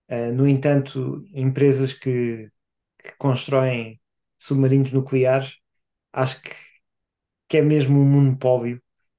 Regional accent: Portugal; especialmente sendo portugueses, estando no fim da Europa

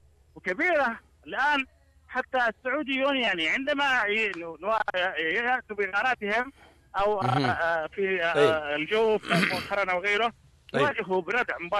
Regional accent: Yemen; إحنا كيمنيين لدينا من الإرادة ولدينا من الحكمة ولدينا من الإيمان

